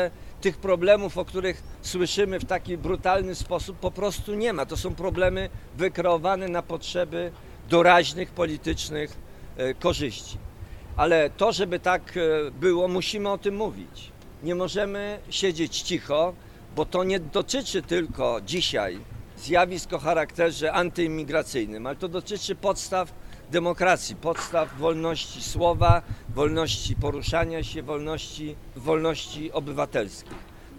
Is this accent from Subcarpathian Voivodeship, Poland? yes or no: no; Wałbrzych, Lower Silesian Voivodeship, Poland; Ja jestem wałbrzyszaninem, mieszkam tam od urodzenia. To jest moje miasto